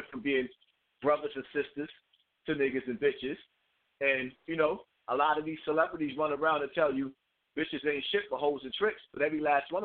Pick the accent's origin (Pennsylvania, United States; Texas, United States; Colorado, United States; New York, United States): New York, United States; Bronx; I come from Bronx River Projects, the Bronx, the home of hip-hop.